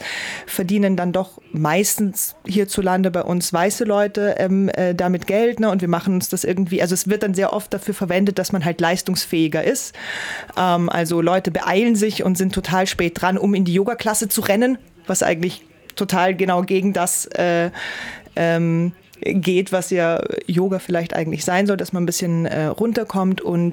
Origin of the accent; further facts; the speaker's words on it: Vienna, Austria; ich weiß, man hört es nicht sehr, aber ich komme aus Wien.